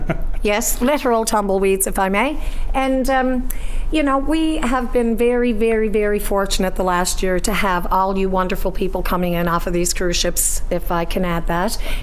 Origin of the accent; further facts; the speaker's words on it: Glace Bay, Nova Scotia, Canada; born there; I was born here. I was born in a little town just outside of Sydney, Nova Scotia, called Glace Bay, Nova Scotia, Nouvelle Coste.